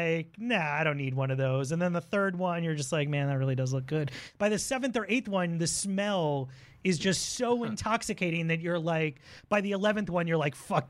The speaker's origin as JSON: {"language": "English", "town": "Miami", "region": "Florida", "country": "United States", "tie": "born or raised there", "said": "In Miami."}